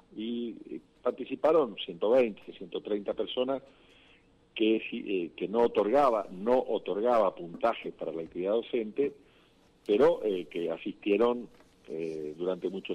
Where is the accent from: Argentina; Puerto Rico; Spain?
Argentina; Goya, Corrientes; cuando empezaba allá en mi ciudad de Goya